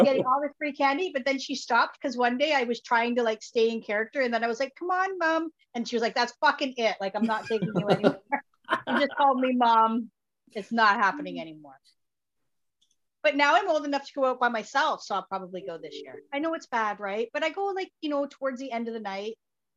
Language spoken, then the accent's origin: English; Canada; I'm Canadian.